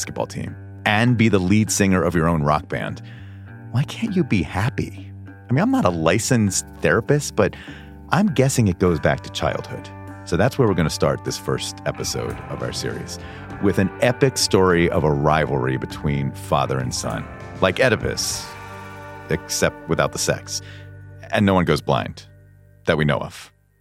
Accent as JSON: {"language": "English", "town": "Pittsburgh", "region": "Pennsylvania", "country": "United States", "said": "I'm also from Pittsburgh. I mean, I live and die by the Steelers, the Pirates, and the Penguins, but I'm safe, right? Because we don't have a basketball team."}